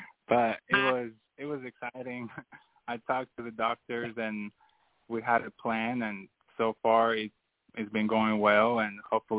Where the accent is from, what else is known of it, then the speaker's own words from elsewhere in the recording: Greece; moved away; And when I came from Greece, that aspiration was more to for the NBA, right?